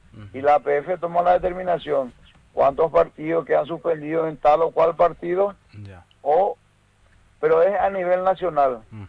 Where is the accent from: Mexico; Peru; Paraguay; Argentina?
Paraguay; Como paraguayos nosotros tenemos que sentirnos orgullosos de eso